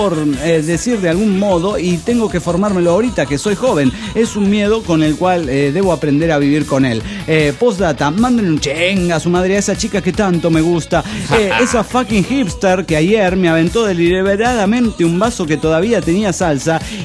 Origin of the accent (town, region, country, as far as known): Atlacomulco, State of Mexico, Mexico